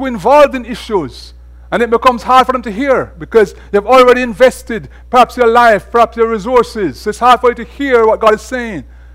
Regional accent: Jamaica; now in Lebanon, United States; I'm from Jamaica

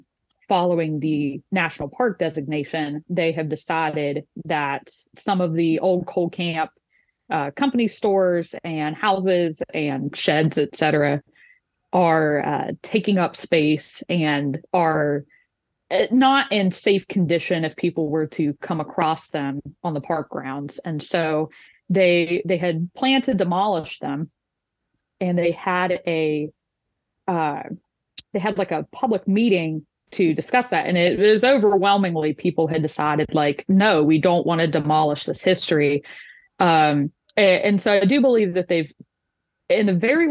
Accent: Flemington, West Virginia, United States; So, I'm originally from Flemington, West Virginia. It's a town of 300 in Taylor County, kind of near Grafton, Clarksburg area.

